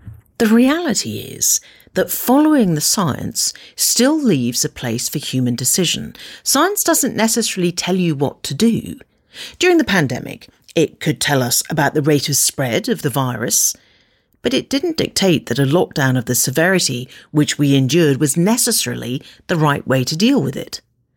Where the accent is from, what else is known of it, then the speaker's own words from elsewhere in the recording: Bristol, South West England, United Kingdom; I've supported United alongside my hometown team, Bristol City, ever since the days of George Best, Bobby Charlton and Dennis Law.